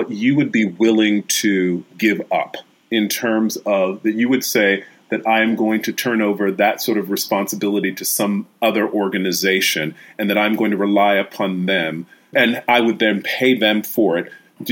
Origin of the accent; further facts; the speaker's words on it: United States; moved away as an adult; now in United Kingdom; When I came from the United States, I moved here about 8 years ago